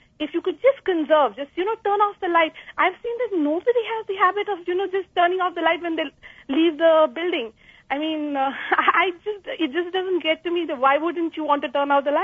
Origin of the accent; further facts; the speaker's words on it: India; now in United States; I come from India